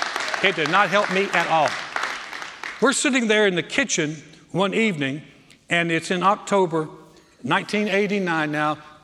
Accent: Greensboro, North Carolina, United States; we were there in my hometown in North Carolina, Greensboro, North Carolina.

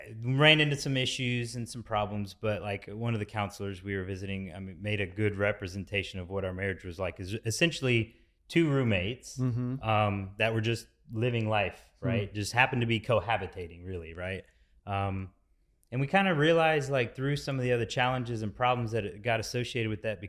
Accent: Florida, United States; moved away as an adult; I'm originally from Florida, Panhandle, Florida. Moved to Texas with her, convinced her to move to Florida initially, but then, you know, had to eventually make its way back to Texas.

